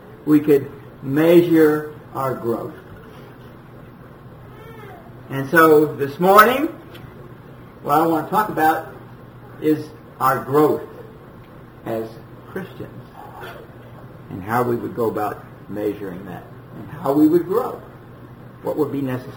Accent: Los Angeles, California, United States; sister and I were growing up in Los Angeles, California, our parents would measure our growth.

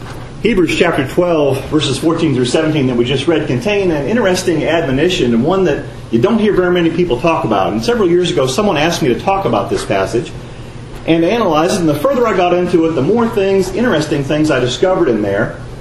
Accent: Bangor, Maine, United States; and I grew up in Bangor, Maine, by the way, not very far from here, just up the road a few hours.

